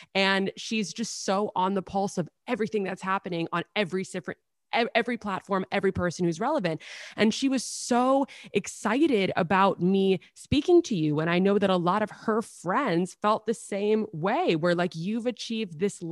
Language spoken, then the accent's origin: English; New York City, New York, United States; I grew up in New York City. A lot of my friends' parents were famous. I went to private school.